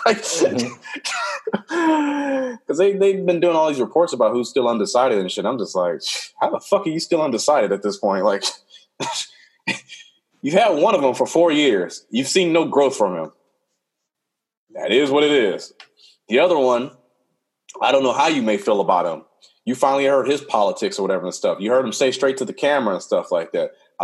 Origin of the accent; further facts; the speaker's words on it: Compton, California, United States; I think I would have gotten him and be like, nigga, don't you know I'm from Compton? Like, I will fucking end you. I know for a fact I would have got the black vote in Compton.